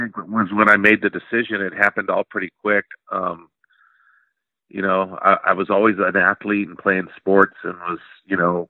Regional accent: Dublin, California, United States; We grew up in Dublin, California. Same place where Zette grew up from … You know, we both grew up in the same town.

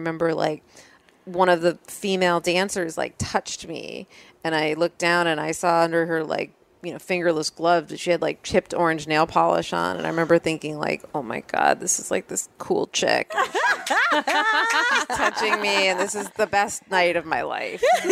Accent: Scarsdale, New York, United States; now in New York City, United States; But I grew up in Westchester.

